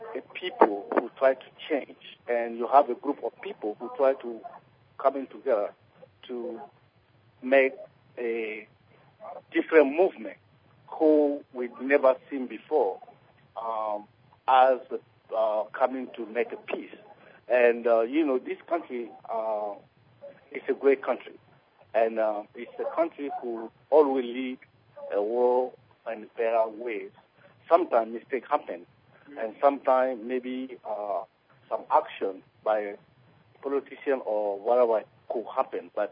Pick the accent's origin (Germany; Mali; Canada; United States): Mali; I'm from Mali, West Africa.